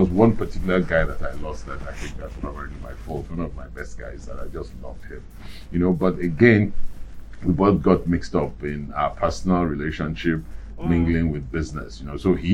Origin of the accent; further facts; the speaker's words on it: Ibadan, Oyo, Nigeria; I grew up in Ibadan. I was in Ibadan yesterday